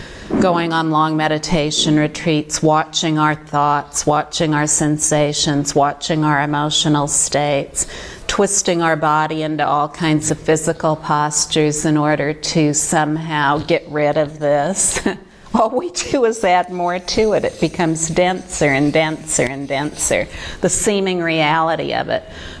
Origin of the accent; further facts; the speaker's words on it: Australia; I grew up in Australia. I'm 27 years old.